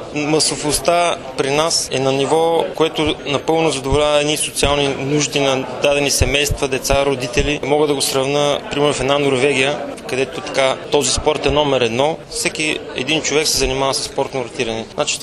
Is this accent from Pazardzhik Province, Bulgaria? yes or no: yes; Velingrad, Pazardzhik Province, Bulgaria; born there; Роден съм в Велинград, завършил съм Национална спортна академия с специалност треньор по ориентиране. 12 години съм в този град.